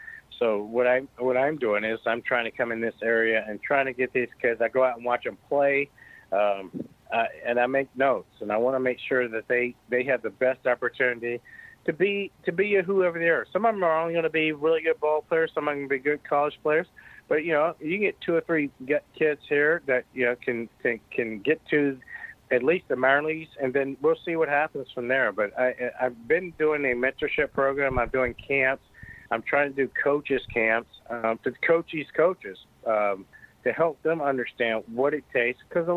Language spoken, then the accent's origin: English; United States; I know I'm an American.